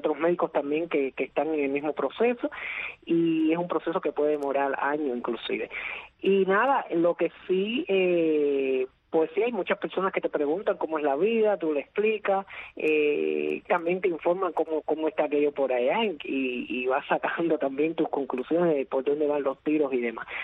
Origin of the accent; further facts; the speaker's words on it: Cuba; moved away as an adult; en 12 ocasiones que salí de Cuba, me hubiera quedado en una de esas. No, yo quería seguir con mi labor de activista y seguir dentro de Cuba ejerciendo mi profesión y demás